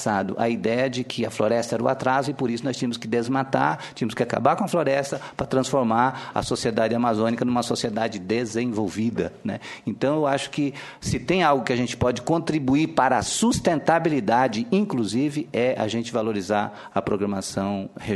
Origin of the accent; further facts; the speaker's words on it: Acre, Brazil; tinha vergonha de dizer que era do Acre.